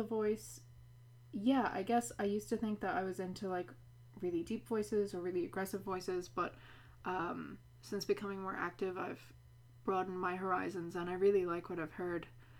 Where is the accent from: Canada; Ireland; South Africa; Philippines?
Ireland; accent: Irish; now in United States; while I'm here in the States, I'm a little bit embarrassed to bring out my Irish accent.